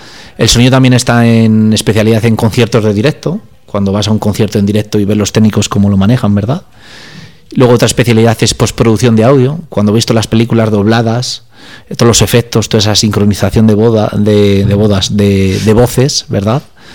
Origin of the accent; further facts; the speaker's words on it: Segovia, Castile and León, Spain; now in Madrid, Spain; Pues vivo actualmente en Madrid, aunque soy de Segovia, exactamente del barrio de San Lorenzo.